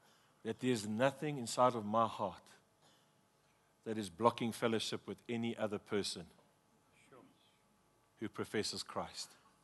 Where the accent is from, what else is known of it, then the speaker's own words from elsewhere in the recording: Durban, KwaZulu-Natal, South Africa; As my friend that I grew up with in Durban